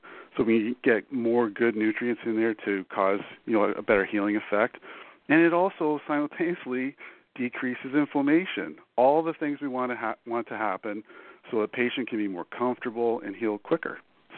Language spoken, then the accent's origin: English; Canada; now in United States; I wanted to stay in the States because originally I am from Canada, and I like to be around water.